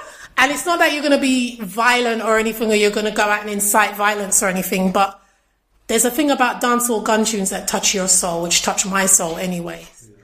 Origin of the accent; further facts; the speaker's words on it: London, United Kingdom; I'm a Londoner. I've only been to Birmingham like twice for carnival.